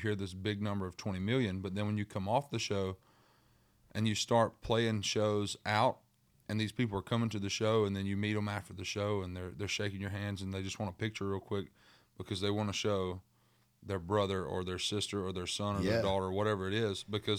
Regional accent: East Coast, United States; Because, like, me growing up on the East Coast, we always watch the sun rise on the water.

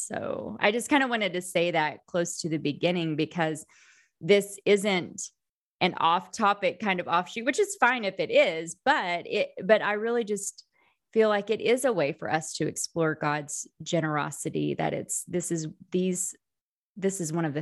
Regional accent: Oklahoma, United States; I'm from Oklahoma, so it was windy, like Oklahoma, Nebraska, kind of this, you know, Central Plains area.

